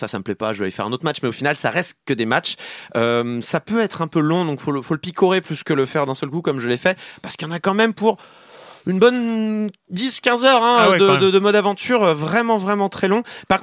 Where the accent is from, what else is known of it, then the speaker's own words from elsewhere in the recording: the Alps, France; je viens des Alpes, hein, donc il n'y a aucune raison.